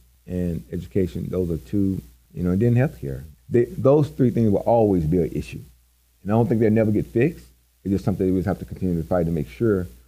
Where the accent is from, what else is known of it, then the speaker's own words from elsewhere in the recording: Marianna, Arkansas, United States; Originally, I am from Lee County, Mariana. At the time, the poorest county in the state.